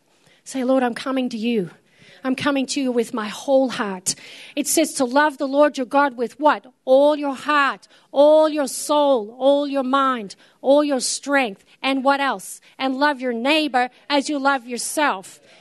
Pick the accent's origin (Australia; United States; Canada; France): Australia; Victoria; I grew up with bushfires in Victoria.